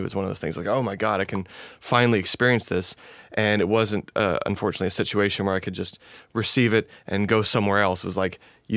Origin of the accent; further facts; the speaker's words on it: Marina, California, United States; Originally, I'm from Monterey Bay, a small town called Marina.